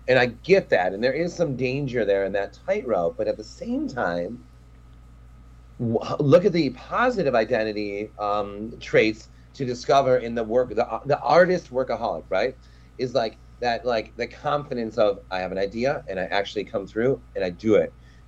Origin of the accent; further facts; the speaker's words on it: Michigan, United States; I'm this dude from Michigan and I'm in this New York party